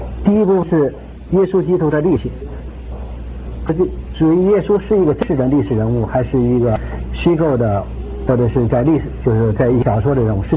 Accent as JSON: {"language": "Chinese", "country": "China", "said": "我们都是来自中国"}